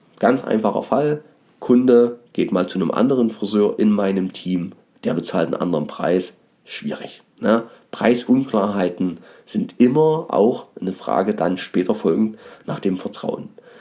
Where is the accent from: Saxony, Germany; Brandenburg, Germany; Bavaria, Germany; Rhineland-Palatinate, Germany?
Saxony, Germany; Dresden; und ich habe ja auch eine Herkunft, bin ja Dresdner